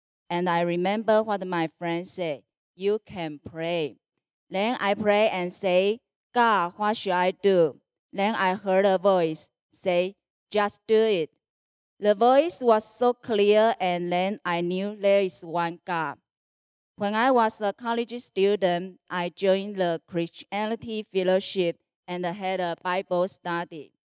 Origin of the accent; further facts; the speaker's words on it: Taiwan; English is a second language; I'm from Taiwan, where is a beautiful island.